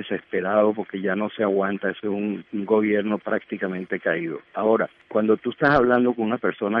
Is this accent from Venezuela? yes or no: yes; Venezuela; nosotros los venezolanos reales, que somos venezolanos de nacimiento